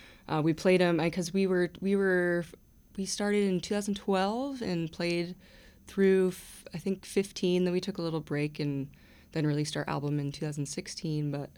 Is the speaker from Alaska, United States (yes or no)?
yes; Juneau, Alaska, United States; He's from Ketchikan, and I'm from Juneau, so we were kind of like high school rivals in a way.